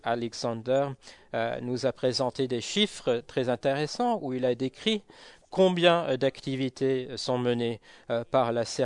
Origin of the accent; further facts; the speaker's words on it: Norway; French is a second language; Moi, je suis de la Norvège.